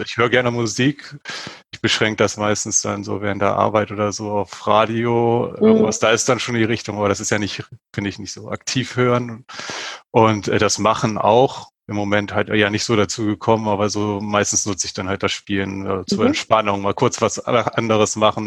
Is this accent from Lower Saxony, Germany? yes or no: yes; Lower Saxony, Germany; born there; now in Buchholz in der Nordheide, Germany; Ich bin 36 und aktuell wohne ich in Buchholz in der Nordheide. Und gebürtig eher unteres südöstliches Niedersachsen, in einem kleinen Örtchen.